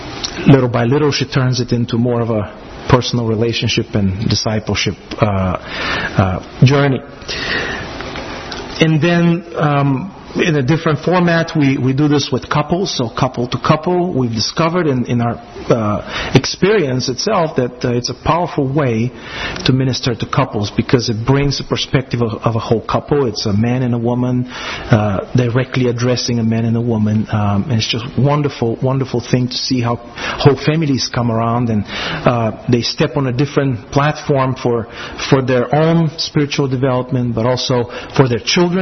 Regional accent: Southern Bulgaria, Bulgaria; But I'm a Southerner too. I come from Southern Bulgaria

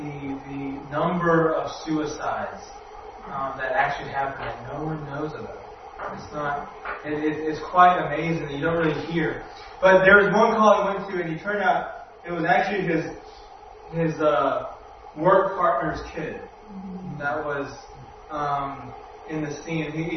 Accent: Augusta, United States; There's a guy that I grew up in Augusta with, and he's now a police officer in that town.

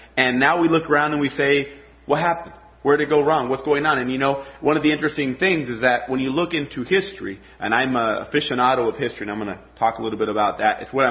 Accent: Bolivia; first language Spanish; English is a second language; I went back to my home country of Bolivia. So I was born and raised there. My first language and my culture, in a sense, is actually Hispanic. I look white, but I feel Hispanic, I tell people.

